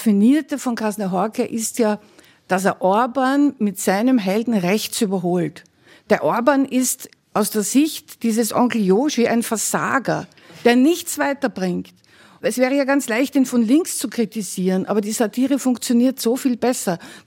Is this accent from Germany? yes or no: no; Hungary; Wenn man das als Ungar liest, muss man natürlich noch viel mehr lachen